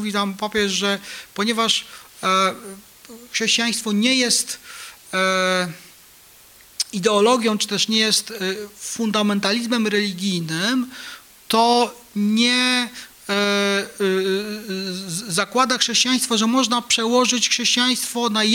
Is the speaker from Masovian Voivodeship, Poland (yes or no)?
yes; Legionowo, Masovian Voivodeship, Poland; Moja mała ojczyzna, którą dla was jest wasze miasto, wasza dzielnica, wasza ulica, dla mnie moje przepiękne Legionowo.